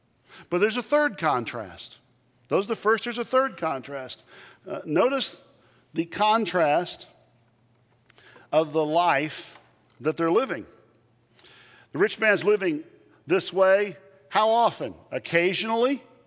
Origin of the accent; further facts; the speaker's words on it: Texas, United States; And since I'm from Texas and I like adolescent things, I'm going to get full quill ostrich.